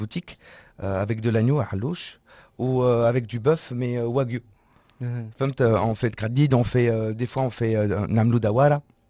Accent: Tunisia; mais je suis tunisien, je suis fier d'être tunisien.

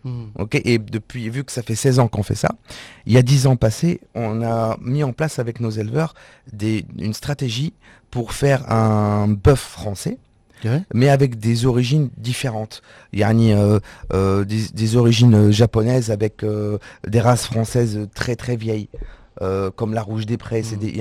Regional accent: Tunisia; mais je suis tunisien, je suis fier d'être tunisien.

